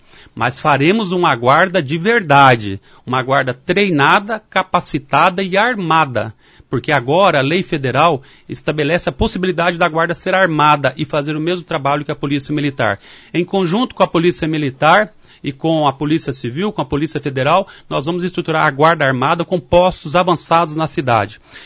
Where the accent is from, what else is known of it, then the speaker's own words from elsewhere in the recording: Maringá, Paraná, Brazil; Eu nasci aqui em Maringá, sou filho de pioneiros dessa cidade